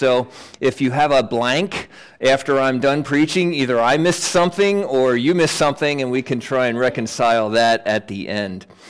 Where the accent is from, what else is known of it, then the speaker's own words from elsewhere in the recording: Hanover, Pennsylvania, United States; I am a York County native. I was born and raised in York County, actually in Hanover.